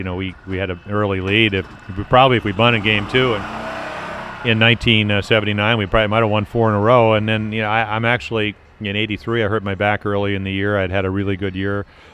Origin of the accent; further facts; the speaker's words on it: New York, United States; born there; I was born in New York. I was adopted at birth, and my dad was in the dress business.